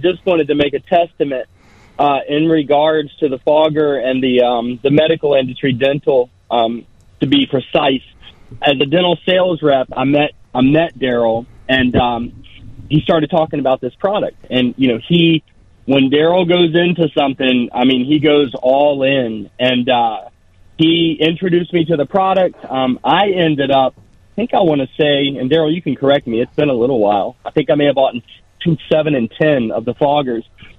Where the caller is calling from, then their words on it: Virginia Beach, Virginia, United States; I'm calling from Virginia Beach. Yes, I am.